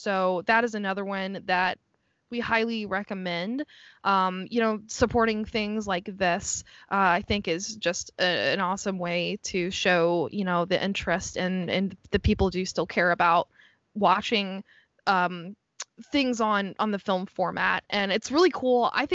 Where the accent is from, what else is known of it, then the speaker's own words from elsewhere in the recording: Missouri, United States; but there's this place in my hometown that I'm always going off in these like Missouri-isms, but we had this place where there actually is a bumper boat.